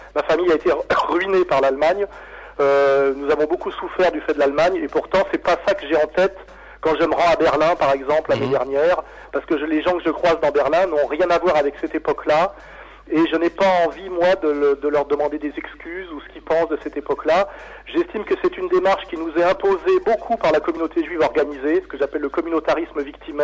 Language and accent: French; France; Je suis un Français né en 1958. J'ai 56 ans aujourd'hui.